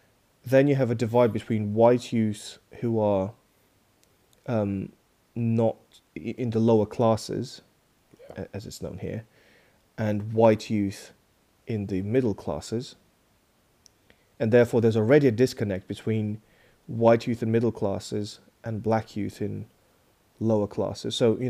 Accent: Kazakhstan; I come from Kazakhstan, which is morally and principally very different because we went through communism, etc., etc., and now we've got democracy.

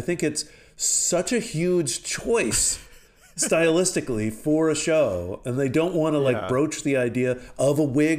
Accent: Alexandria, Virginia, United States; when I grew up in Alexandria, Virginia, where I came from, and in my high school, I was actually kind of a good-looking guy.

